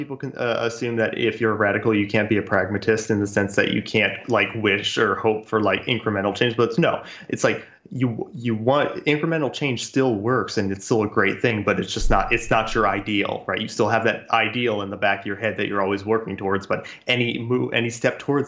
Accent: Illinois, United States; I mean, I come from Illinois and there's like, you know, catfish down there

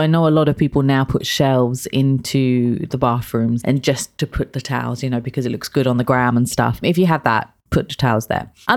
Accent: London, United Kingdom; also born or lived in Kent; I'm from London, like from Kent as well.

